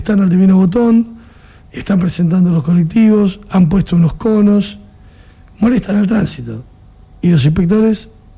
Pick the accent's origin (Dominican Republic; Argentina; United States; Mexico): Argentina; nosotros somos argentinos.